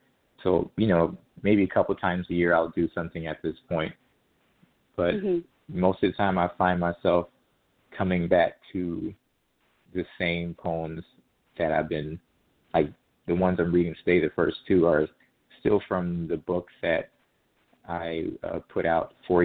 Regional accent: Detroit, Michigan, United States; You know, there's definitely, you know, you were an East Sider or a West Sider

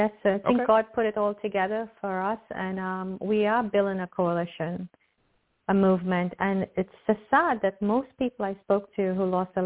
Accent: New York, United States; No, but I'm from New York.

